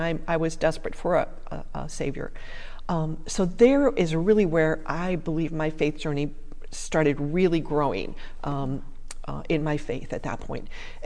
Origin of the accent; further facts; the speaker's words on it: Maryland, United States; also born or lived in Minnesota; I grew up in Minnesota. Lived there for 11 years, and then we moved to Maryland for my dad's job. So most of my life I've been in Maryland, grew up in Maryland.